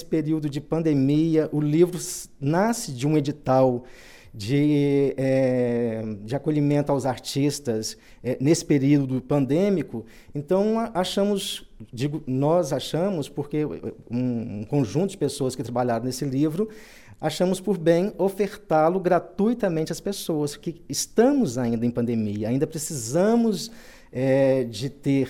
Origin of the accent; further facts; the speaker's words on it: Jaguara, Minas Gerais, Brazil; born there; com destaque para o distrito de Jaguara, lugar onde eu nasci.